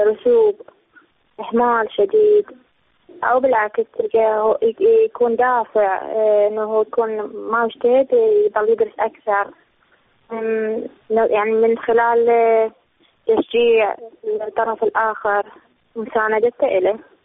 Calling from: Basra, Basra Governorate, Iraq; ألو، مساء الخير، أنا … من البصرة

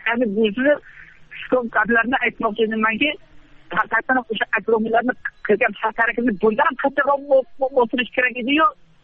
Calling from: Shahrisabz, Qashqadaryo Region, Uzbekistan; Shahrisab, Qashqadaryo.

